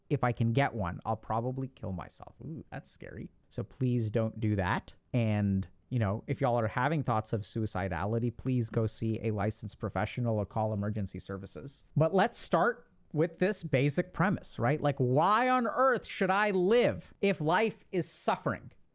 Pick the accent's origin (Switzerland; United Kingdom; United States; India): India; I'm an Indian, so it's harder here.